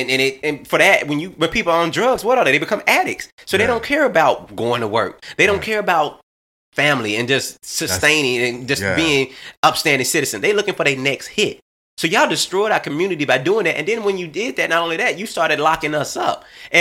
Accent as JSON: {"language": "English", "town": "Little Rock", "region": "Arkansas", "country": "United States", "said": "I mean, I remember I'm from Little Rock, Arkansas."}